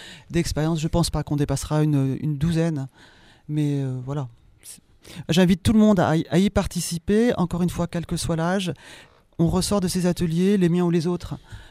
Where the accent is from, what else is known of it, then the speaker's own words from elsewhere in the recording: Auvergne-Rhône-Alpes, France; Sur le territoire, chez nous, dans le Diois, en Drôme, en Auvergne-Rhône-Alpes.